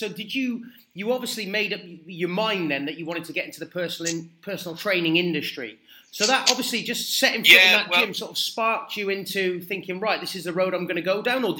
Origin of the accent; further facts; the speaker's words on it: South West England, United Kingdom; I'm originally from Gloucestershire, so I think we used to play football out Banbury way.